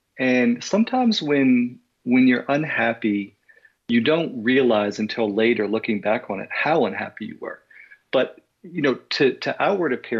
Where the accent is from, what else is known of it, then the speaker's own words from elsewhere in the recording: Vermont, United States; also born or lived in Baltimore; Grew up in Vermont and then high school in Baltimore.